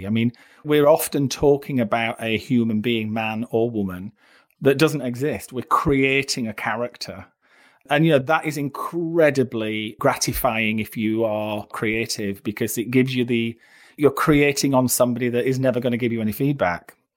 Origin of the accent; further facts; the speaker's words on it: Barnsley, Yorkshire and the Humber, United Kingdom; moved away as an adult; now in London, United Kingdom; When I came from Barnsley to London and I was working in Sloane Street